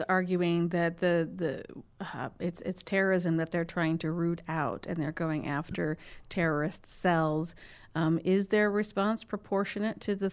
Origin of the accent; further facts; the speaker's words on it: United States; as an American, as a United States policy, what's the alternative?